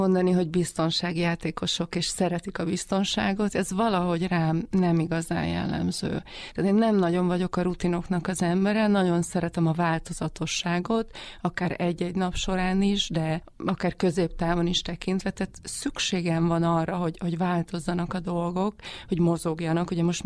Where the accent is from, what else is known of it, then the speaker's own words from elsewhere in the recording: Nitra Region, Slovakia; moved away as an adult; also born or lived in Bratislava; now in Hungary; Én Szlovákiában születtem, és ott éltem 37 évig. Esztergommal szemben egyébként Párkány, illetve Párkány mellette egy hát kisebb vagy közepes nagyságú faluban 7 éves koromig, majd utána egy kisvárosban 18 éves koromig